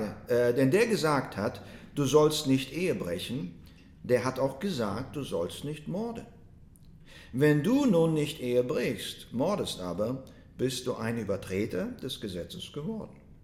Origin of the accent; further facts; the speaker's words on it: Russia; Ich bin trotzdem, dass ich in Russland aufgewachsen bin und trotzdem, dass man dort als Freizeitsport sich gegenseitig verprügelt hat, als Jungs.